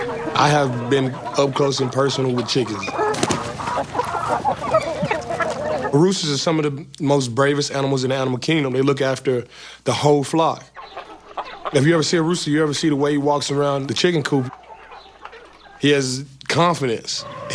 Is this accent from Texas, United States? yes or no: yes; Dallas, Texas, United States; Growing up in Dallas, I had idolized DeMarcus my whole entire life.